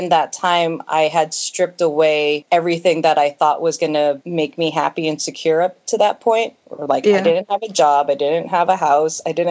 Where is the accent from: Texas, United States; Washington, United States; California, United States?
California, United States; So I grew up in the Bay Area, California.